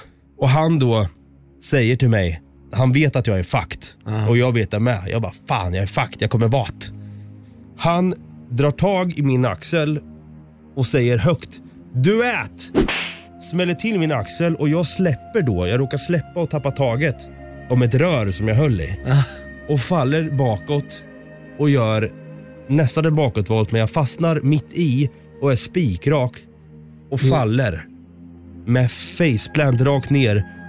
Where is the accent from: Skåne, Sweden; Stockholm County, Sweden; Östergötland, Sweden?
Östergötland, Sweden; Men det är för att vi är från Östergötland.